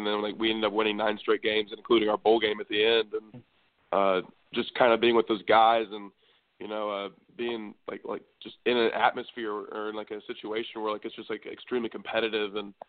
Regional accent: Allen, Texas, United States; Allen is a one high school town, and I had the fortune to play in that stadium and my senior year.

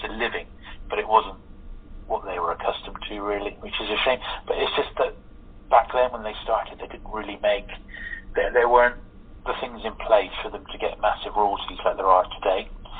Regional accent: Plymouth, South West England, United Kingdom; Actually, Laurel and Hardy did their very last public appearance together as Laurel and Hardy on stage in my hometown in Plymouth.

